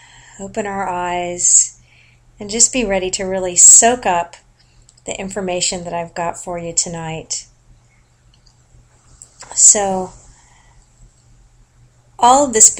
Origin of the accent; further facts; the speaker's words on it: California, United States; born there; I was born in California on Easter Sunday